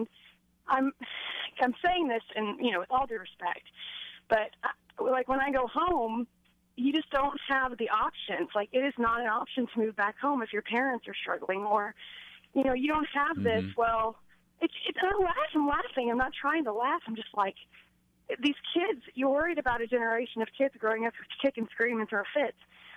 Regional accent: Nashville, Tennessee, United States; now in Kansas City area, United States; I'm not from here. I'm from Nashville and in the South

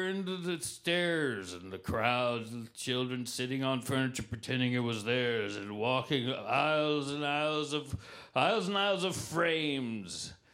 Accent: Florida, United States; also born or lived in Texas / Chicago; now in Feenburg, United States; I'm a transplant from South Florida by way of Texas to Chicago into Feenburg.

